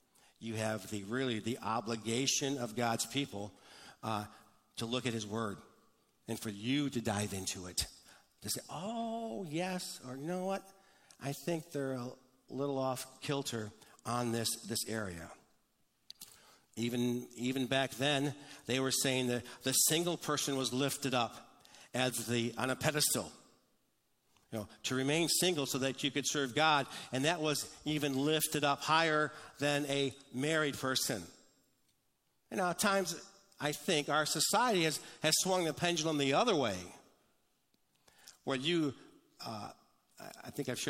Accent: Detroit, Michigan, United States; I grew up in, as you know, I grew up in Detroit. I worked for Ford Motor Company.

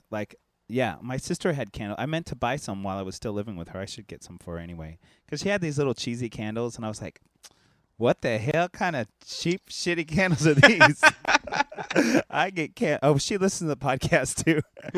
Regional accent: Texas, United States; accent: Texas; I don't know why suddenly I feel like I'm going back to my Texas accent.

